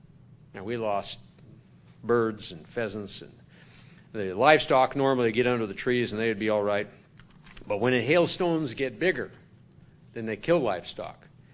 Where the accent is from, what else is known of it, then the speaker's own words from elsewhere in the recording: South Dakota, United States; We happened to lived in a hail belt where we grew up in South Dakota.